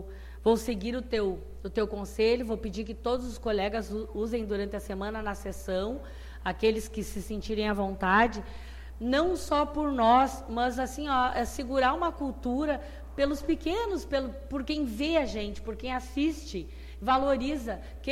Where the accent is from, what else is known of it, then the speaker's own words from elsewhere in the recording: Rio Grande do Sul, Brazil; que a gente é gaúcho, de bota, de bombacho